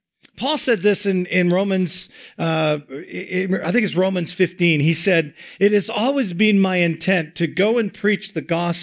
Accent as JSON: {"language": "English", "country": "Canada", "said": "I said, I'm a pastor from Canada."}